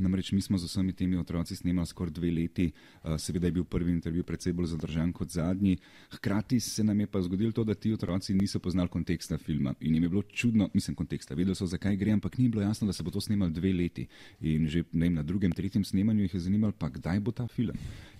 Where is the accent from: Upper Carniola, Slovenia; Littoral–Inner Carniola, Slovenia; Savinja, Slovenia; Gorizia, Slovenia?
Upper Carniola, Slovenia; Kranj; recimo sam prihajam iz Kranja